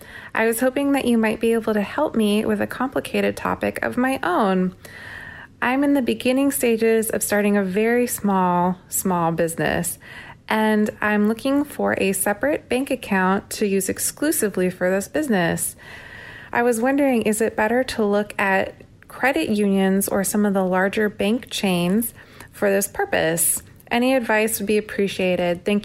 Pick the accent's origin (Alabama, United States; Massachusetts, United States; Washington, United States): Washington, United States; Tacoma; I'm from Tacoma, Washington. I'm a new listener, but I very much enjoy your show.